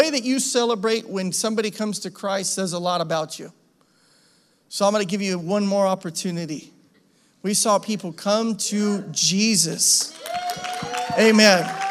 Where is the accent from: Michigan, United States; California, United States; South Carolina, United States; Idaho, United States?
Idaho, United States; When I grew up in Idaho, we used to have forest fires every summer.